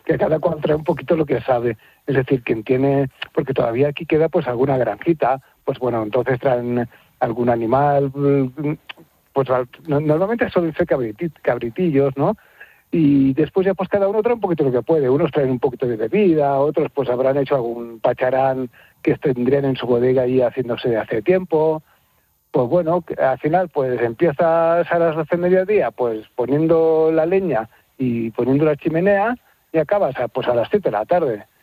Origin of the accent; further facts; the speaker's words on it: Barcelona, Catalonia, Spain; nosotros venimos de gran ciudad. Es decir, nosotros somos nacidos en Barcelona y siempre habíamos vivido en la ciudad, en Barcelona.